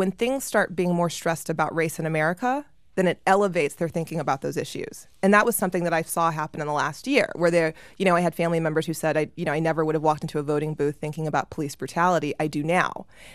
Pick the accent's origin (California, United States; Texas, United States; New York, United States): Texas, United States; George W. Bush, who was governor of my home state, Texas, was able to win